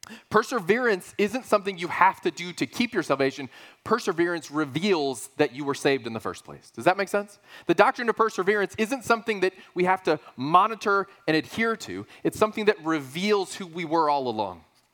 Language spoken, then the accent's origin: English; San Antonio, Texas, United States; In high school, I grew up in San Antonio, Texas.